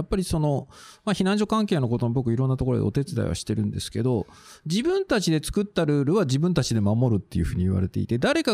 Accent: Tokyo, Japan; born there; 一応東京生まれでもあるのでね

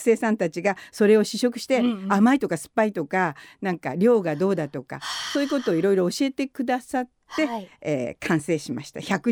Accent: Setagaya, Tokyo, Japan; also born or lived in Ibaraki; 自己紹介、東京世田谷生まれの世田谷育ち。

